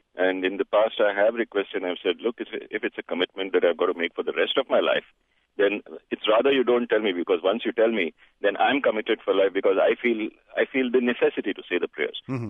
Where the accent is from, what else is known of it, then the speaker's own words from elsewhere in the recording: India; I'm a Hindu from India